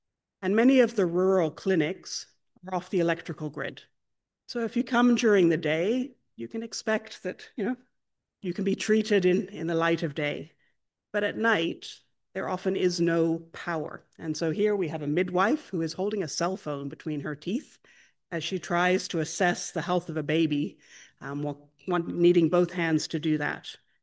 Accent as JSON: {"language": "English", "country": "Canada", "said": "for me, it's one that I take particular pride in as a Canadian."}